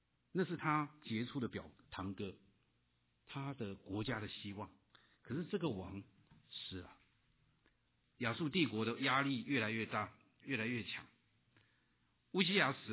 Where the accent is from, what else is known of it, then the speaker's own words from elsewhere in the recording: China; 这句话如果换成我们中国人的文化里面来讲